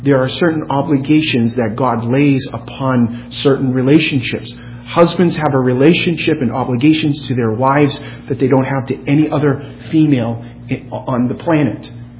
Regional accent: United States; I've been born in America. I've mainly only ever been in America. I'm an American.

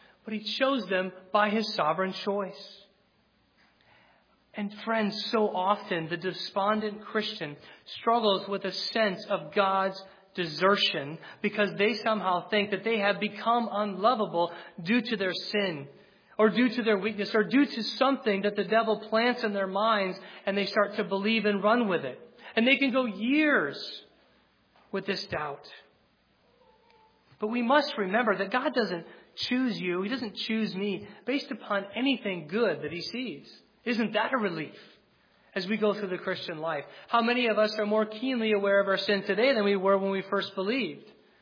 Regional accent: Michigan, United States; As you know, we're from Michigan. And if you've spent any time in Michigan, you know that winters are very dreary.

